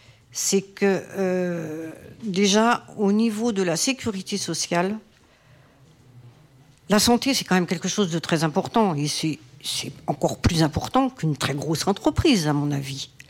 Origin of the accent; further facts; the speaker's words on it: Martinique, France; Moi, je viens de Martinique.